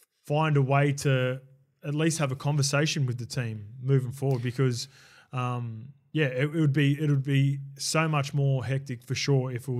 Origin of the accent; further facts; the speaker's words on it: Sydney, New South Wales, Australia; because in my time growing up in Western Sydney, the amount of the stuff that was said during those games